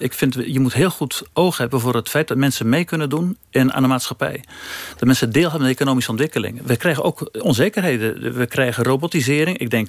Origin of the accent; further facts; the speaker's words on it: Netherlands; Ik ben gewoon een Nederlander die zijn werk doet.